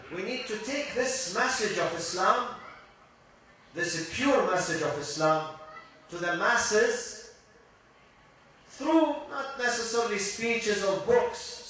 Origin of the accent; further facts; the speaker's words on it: Kuwait; I grew up in Kuwait.